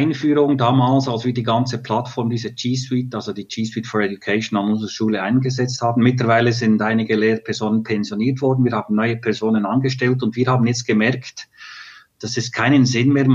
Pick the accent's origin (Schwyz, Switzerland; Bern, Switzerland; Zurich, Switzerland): Bern, Switzerland; Ja, das ist natürlich bei uns in der Schweiz auch, also im Kanton Bern